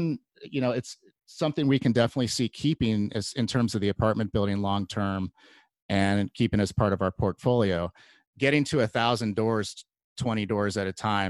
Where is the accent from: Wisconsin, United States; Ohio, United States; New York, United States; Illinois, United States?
Ohio, United States; Cincinnati; moved away; I'm from Cincinnati originally.